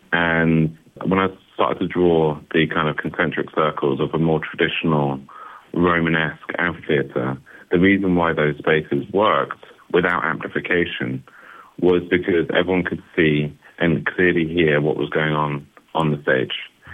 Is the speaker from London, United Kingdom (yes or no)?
yes; Wimbledon, London, United Kingdom; We grew up in London, Wimbledon to be exact